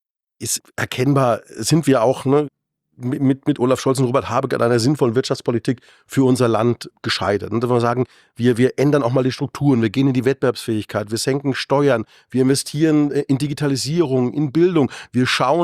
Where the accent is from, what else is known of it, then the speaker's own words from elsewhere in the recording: Bavaria, Germany; now in Munich, Germany; Ich komme aus der Fränkischen Rhön, lebe seit 25 Jahren in München und es ist einfach eine tolle Stadt.